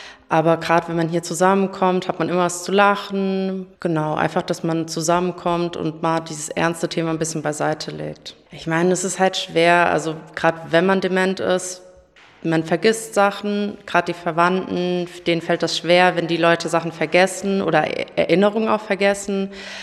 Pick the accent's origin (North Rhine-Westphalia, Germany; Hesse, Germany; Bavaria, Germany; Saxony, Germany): Hesse, Germany; Rückershausen; ich bin 22, ich komme aus Rückershausen, ich bin eigentlich Studentin